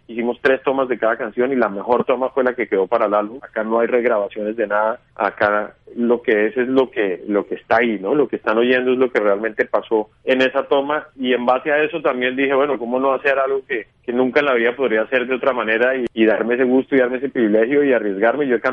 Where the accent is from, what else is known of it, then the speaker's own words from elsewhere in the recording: Colombia; la Orquesta Sinfónica Nacional de Colombia. Es una orquesta emblemática en mi país